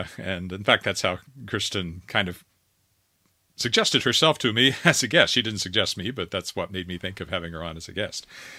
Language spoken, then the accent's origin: English; Canada; We're both Canadian, so there is that.